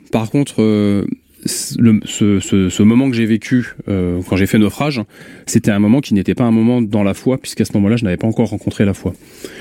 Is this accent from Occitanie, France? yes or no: no; Pays de la Loire, France; now in Vannes, France; j'ai passé donc 24 heures dans le Maine-et-Loire, là où j'ai grandi et où mes parents avaient encore leur maison à cette époque-là